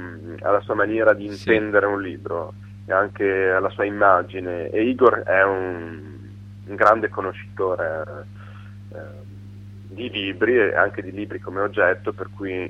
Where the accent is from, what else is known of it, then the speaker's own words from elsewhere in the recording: Cervia, Emilia-Romagna, Italy; born there; questa atmosfera afosa che proprio è quella che della città poi dove sono nato a Cervia, veramente.